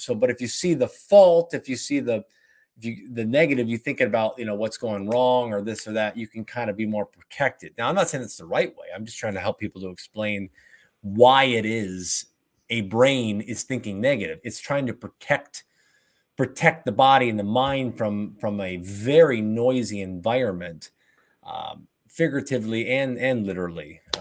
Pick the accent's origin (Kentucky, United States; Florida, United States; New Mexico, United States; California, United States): Florida, United States; like if you look around, like we're both from Florida, you know